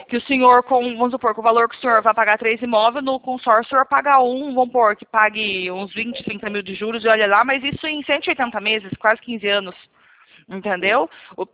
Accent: Piracicaba, São Paulo, Brazil; eu sou aqui de Piracicaba.

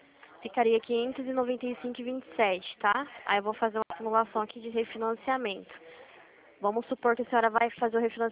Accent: São Paulo, Brazil; Eu sou aqui de São Paulo.

